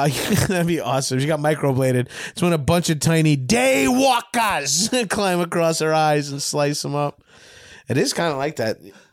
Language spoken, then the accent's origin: English; New York, United States; You're from Boston. I'm from Long Island.